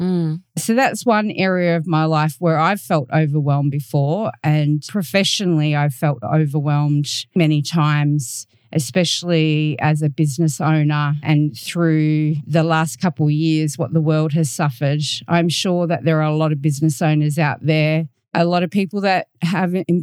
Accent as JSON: {"language": "English", "country": "Australia", "said": "I'm your host from Australia"}